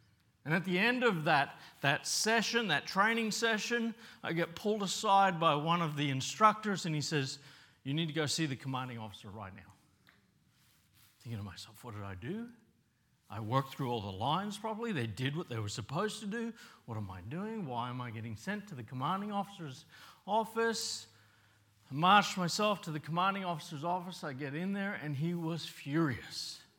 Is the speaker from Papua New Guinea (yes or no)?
yes; Papua New Guinea; now in Australia; For myself, I grew up in Papua New Guinea. My parents are Australian. I was born here in Australia. I moved to Papua New Guinea when I was probably 1.5-ish. So an Australian in Papua New Guinea